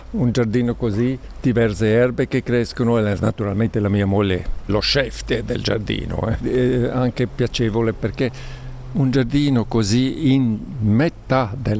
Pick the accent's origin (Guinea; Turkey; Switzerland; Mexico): Switzerland; Graubünden; now in Poschiavo, Switzerland; Io sono dell'Engadina, no? E 10 anni fa ci siamo trasferiti in questa bella casa.